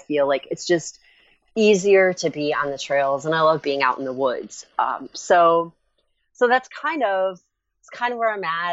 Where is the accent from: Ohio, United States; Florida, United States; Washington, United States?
Ohio, United States; Marblehead; So I'm from Ohio. I'm from Marblehead, Ohio, a little town out in the peninsula.